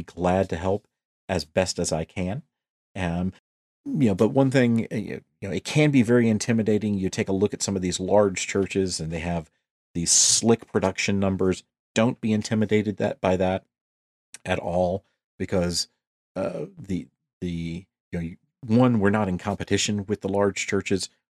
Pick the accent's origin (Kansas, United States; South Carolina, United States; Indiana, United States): South Carolina, United States; As you know, I am from South Carolina.